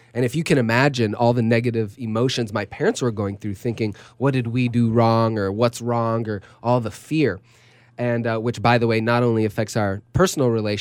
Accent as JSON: {"language": "English", "country": "Canada", "tie": "born there", "said": "They came to Canada. They immigrated from Russia to Canada. I was born in Canada"}